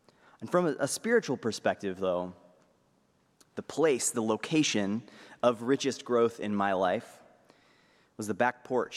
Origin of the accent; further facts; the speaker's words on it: Arizona, United States; I attended undergrad close to my hometown at Arizona State University.